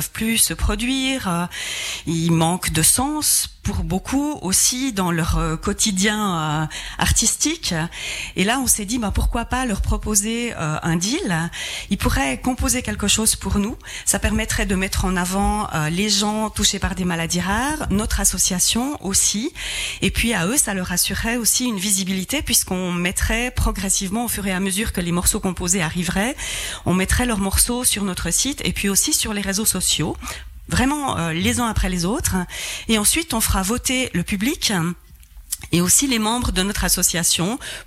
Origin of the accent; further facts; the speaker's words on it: Fribourg, Switzerland; moved away; moi, je suis pas valaisanne d'origine, je suis fribourgeoise, mais ça fait quand même plus de 20 ans, bientôt 30, que j'habite ici.